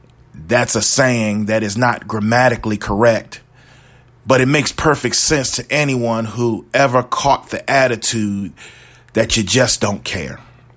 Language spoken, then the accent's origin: English; New Jersey, United States; Growing up in New Jersey, we would often spend part of the summer in Lewisburg, North Carolina, where my mother was from.